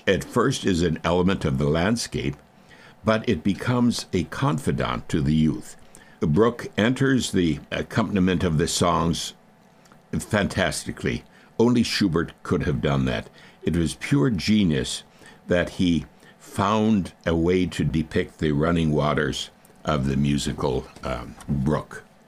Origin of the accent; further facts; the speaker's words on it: Minnesota, United States; In the 50s, he taught music and voice at the University of Minnesota, which is my home state.